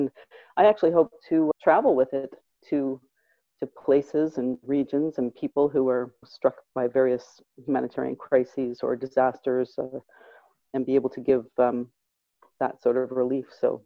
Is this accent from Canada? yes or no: yes; Halifax, Nova Scotia, Canada; And so I decided to move back to my hometown, Halifax, and I am studying traditional Chinese medicine acupuncture.